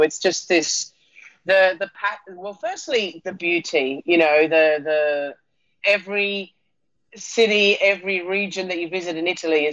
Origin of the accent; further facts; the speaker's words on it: Australia; I'm originally from Australia